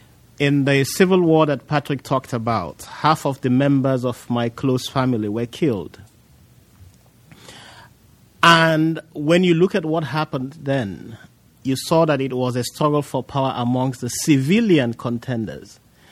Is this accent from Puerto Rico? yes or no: no; Nigeria; as a Nigerian who has lost family members, as a Nigerian who has been put in prison, as a Nigerian who was almost killed